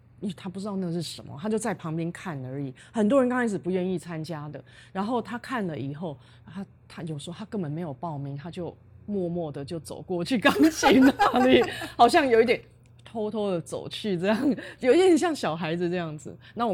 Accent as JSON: {"language": "Chinese", "country": "United States", "tie": "born or raised there", "said": "我是在美国长大的，我不知道什么叫国旗歌。"}